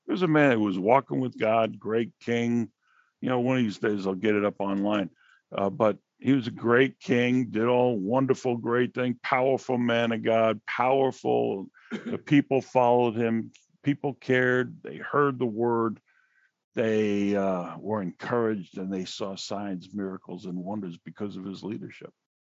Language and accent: English; Queens, New York, United States; You know, growing up in Queens, you know, the whole roof had caved in.